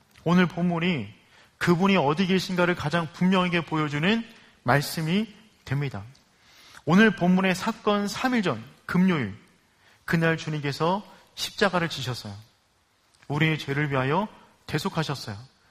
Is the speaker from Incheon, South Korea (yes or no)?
no; Miari, Seoul, South Korea; 저의 고향은 미아리입니다. 미아리에서 결혼하기 전까지 살았어요.